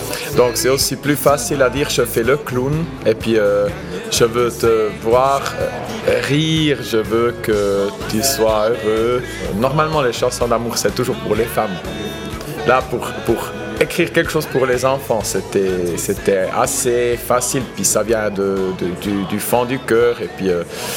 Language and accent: French; Bern, Switzerland; accent: Bernese; French is a second language; moi je suis pas tout à fait bilingue, j'ai un accent mais vraiment bernois, puis je viens d'une région où on parle pas le français